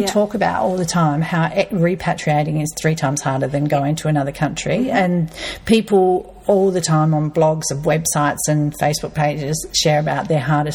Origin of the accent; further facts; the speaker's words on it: Renmark, South Australia, Australia; I knew when I went off to school that I was from Renmark and that I had a very strong base in Renmark and that I had a whole life there and I grew up there.